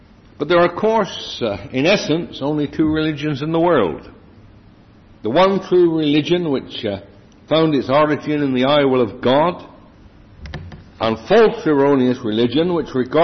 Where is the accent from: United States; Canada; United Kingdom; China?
United Kingdom; England; Speaking as an Englishman here this morning, I can say this.